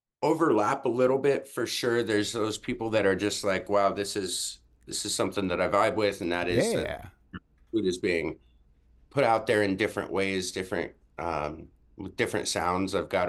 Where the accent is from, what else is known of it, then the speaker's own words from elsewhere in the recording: Anchorage, Alaska, United States; also born or lived in South Dakota; I ended up in Alaska and splitting my time back home in South Dakota. So I grew up in, or do my school years in Alaska, summertime in South Dakota. And growing up in Alaska, it's such a tight-knit community while living in the city of Anchorage.